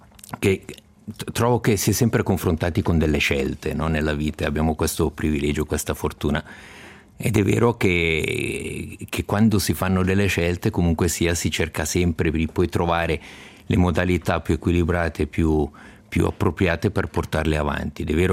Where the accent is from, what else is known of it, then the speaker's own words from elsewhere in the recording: Biasca, Ticino, Switzerland; io sono della Riviera, quindi zona Biasca